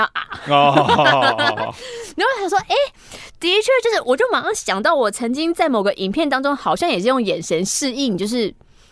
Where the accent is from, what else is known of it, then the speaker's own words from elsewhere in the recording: Taiwan; 可能是会比较像我们台湾人印象中那种女生的表情口气